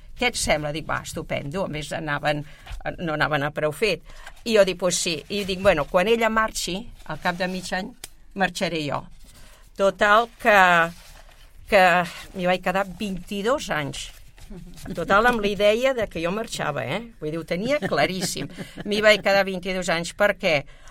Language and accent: Catalan; Barcelona, Catalonia, Spain; also born or lived in Ribera d'Ebre; jo vaig néixer a la Ribera d'Ebre, un poblet molt petitet, però em van dur molt petit aquí a Barcelona, perquè tenien el metge i així. Clar, jo vaig néixer quan pràcticament no feia massa que havia acabat la guerra, sóc del 45